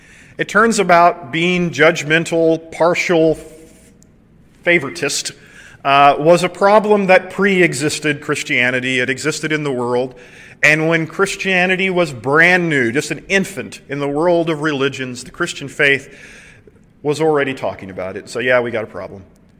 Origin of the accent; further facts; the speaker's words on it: Seminole, Oklahoma, United States; One of my favorite stories, growing up in Seminole, Oklahoma, we knew the local judge there